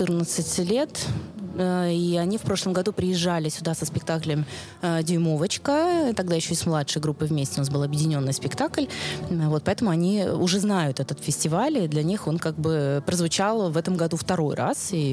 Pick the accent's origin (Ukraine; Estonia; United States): Estonia; Tallinn, Harju County; мы из Таллина приехали, и все-таки это учебный период, то мы не смогли приехать на весь фестиваль.